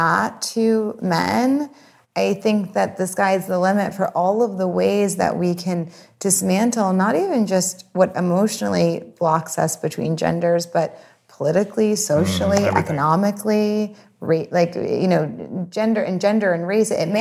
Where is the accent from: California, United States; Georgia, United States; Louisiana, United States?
Louisiana, United States; New Orleans; you know, I'm from New Orleans. And so like something that's just like a street term is being like, yeah, you're right.